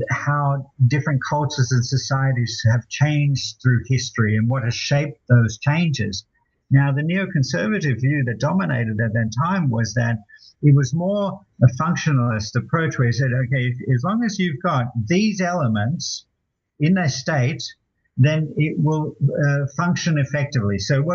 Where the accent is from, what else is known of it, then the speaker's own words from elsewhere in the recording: Australia; Now, I'm Australian.